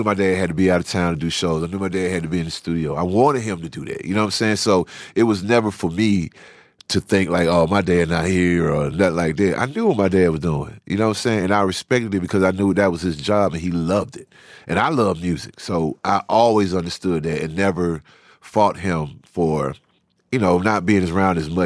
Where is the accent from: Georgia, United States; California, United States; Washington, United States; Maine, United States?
Georgia, United States; Savannah; also born or lived in Atlanta; I've always been proud of the fact that we came from Savannah, and my dad was kind of a prodigy when he was younger